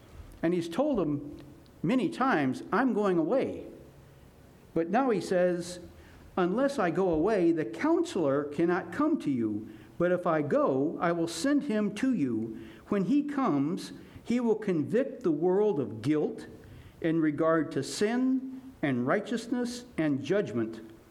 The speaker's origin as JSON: {"language": "English", "region": "Florida", "country": "United States", "tie": "born or raised there", "said": "Now, I grew up in Florida, and things were going very well. I was born in the summer of 1947"}